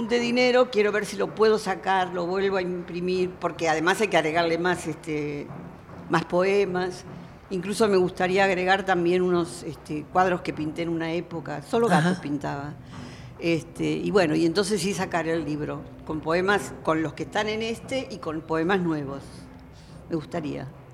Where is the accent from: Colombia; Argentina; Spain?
Argentina